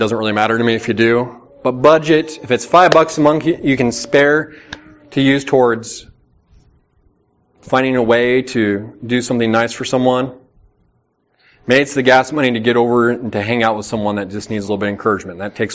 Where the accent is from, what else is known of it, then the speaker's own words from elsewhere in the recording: United States; As an American, we kind of are standoffish.